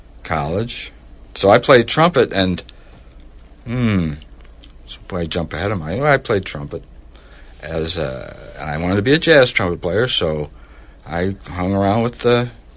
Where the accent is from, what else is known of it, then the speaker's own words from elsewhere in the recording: Rochester, New York, United States; born there; I was born in Rochester, New York